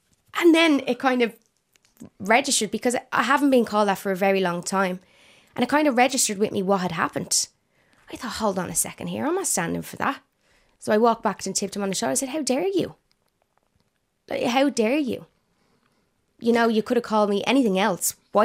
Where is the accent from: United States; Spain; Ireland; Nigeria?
Ireland; I never want to lose my Irish identity. I'm Irish.